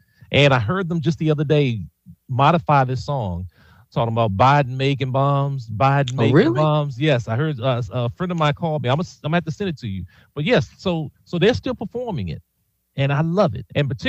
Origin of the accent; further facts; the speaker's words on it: Maryland, United States; also born or lived in Washington, D.C.; I was born in D.C., live in D.C., but I was raised in C. Pleasant, Maryland.